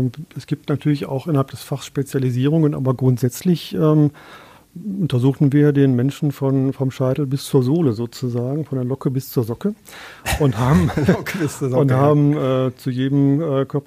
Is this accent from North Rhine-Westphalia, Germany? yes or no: yes; Essen, North Rhine-Westphalia, Germany; Und bin danach aber wieder zurück in meine Heimatstadt gekommen und habe dann hier auch in Essen studiert.